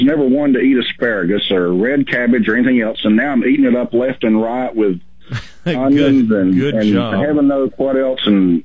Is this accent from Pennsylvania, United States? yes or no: no; Texas, United States; I've never called it giblet because I'm from Texas, I guess.